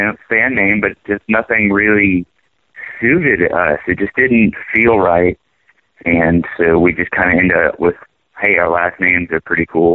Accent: Louisiana, United States; It's French. Both last names are French. We're both from Louisiana.

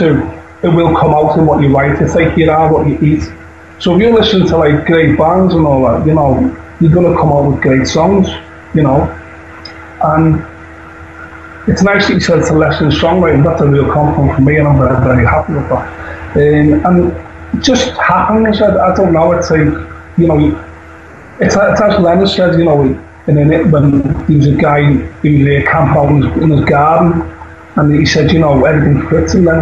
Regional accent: Liverpool, North West England, United Kingdom; they came from Liverpool, we're from Liverpool.

